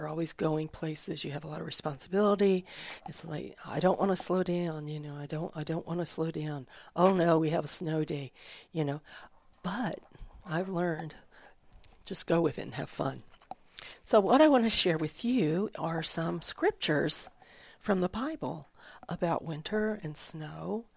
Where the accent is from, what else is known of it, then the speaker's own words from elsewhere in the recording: Florida, United States; also born or lived in California; I grew up in Florida and Southern California. And I moved here quite a few years ago for the four seasons.